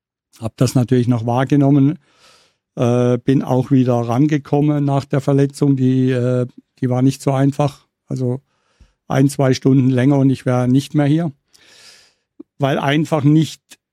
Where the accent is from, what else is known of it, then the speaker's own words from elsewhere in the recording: Colmar, Grand Est, France; Das ist so meine alte Heimat und ich habe hier noch ein, zwei Firmen, mit denen ich zusammenarbeite, habe nachher noch einen Termin in Colmar und deshalb bin ich jetzt gerade im Hotel in Colmar.